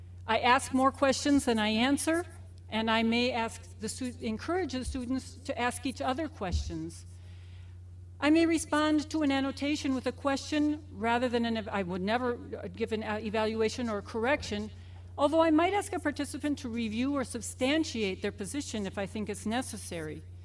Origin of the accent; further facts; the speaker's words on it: Venezuela; English is a second language; I am a strong advocate of education because I come from Venezuela.